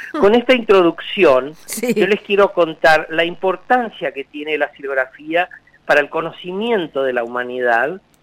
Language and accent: Spanish; Chaco, Argentina; born there; moved away as an adult; now in Buenos Aires, Argentina; yo soy un artista visual, que nací en el Chaco, pero vivo hace 35 años aproximadamente en Buenos Aires